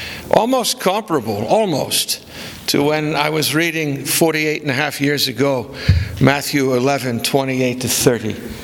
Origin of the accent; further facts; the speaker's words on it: Wales, United Kingdom; I'm a Welshman. We were born with silver tongues in our mouths.